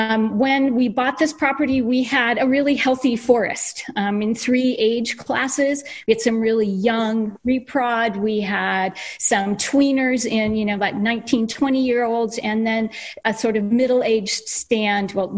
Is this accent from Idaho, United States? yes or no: yes; Idaho, United States; also born or lived in Bay Area; I grew up in Idaho, outside city limits of Boise, lived in the Bay Area after that for several decades.